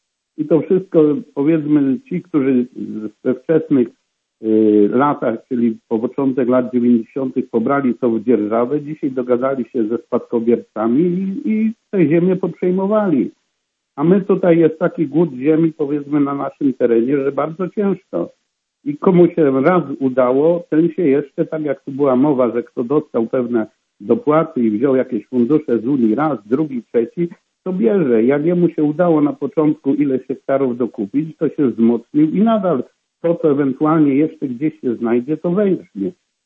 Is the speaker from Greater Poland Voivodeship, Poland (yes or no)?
yes; Greater Poland Voivodeship, Poland; Ja jestem z Wielkopolski, a też z południowej Wielkopolski, gdzie te gospodarstwa wcale nie są duże.